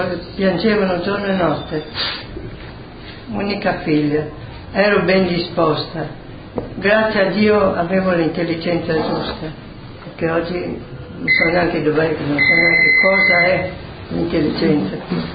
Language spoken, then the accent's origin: Italian; Udine, Friuli-Venezia Giulia, Italy; born there